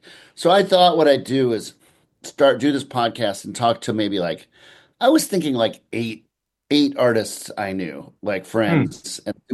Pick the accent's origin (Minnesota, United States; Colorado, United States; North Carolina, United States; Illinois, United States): Minnesota, United States; Minneapolis; Well, I'm from Minneapolis, Minnesota, which is the Twin Cities.